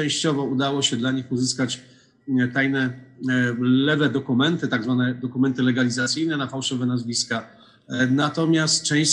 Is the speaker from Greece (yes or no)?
no; Gdańsk, Pomeranian Voivodeship, Poland; ja jestem z Gdańska, tutaj na Pomorzu